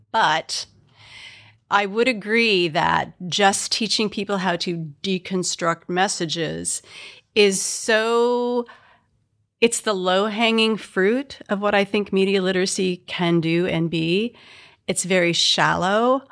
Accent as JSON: {"language": "English", "region": "Midwest", "country": "United States", "said": "I was so fascinated because I'm from the Midwest."}